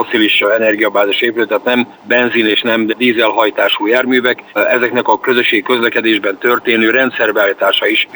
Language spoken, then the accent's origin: Hungarian; Borsod-Abaúj-Zemplén, Hungary; de hát ezt hibás ebben a megyében tájsebbnek nevezni, tudjuk jól, mi itt nőttünk föl, ugye ez része volt az életünknek.